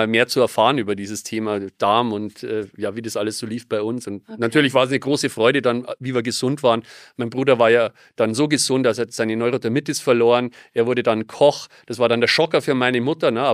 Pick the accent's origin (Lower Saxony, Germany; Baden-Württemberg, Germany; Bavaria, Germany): Bavaria, Germany; Ingolstadt; Es gab hier in Ingolstadt, in meiner Heimatstadt, einen ganz kleinen Mini-Bioladen.